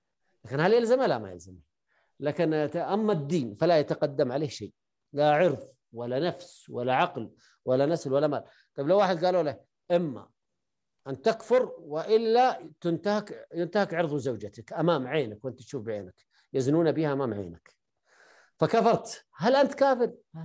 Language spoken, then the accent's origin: Arabic; Saudi Arabia; لكن بلد عندنا مثلا، عندنا في السعودية